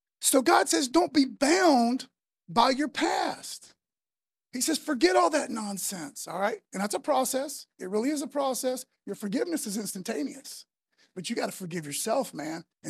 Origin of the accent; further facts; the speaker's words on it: East Milton, United States; I grew up on Jones Street, a lot of my youth on Jones Street. I'm really an East Milton kid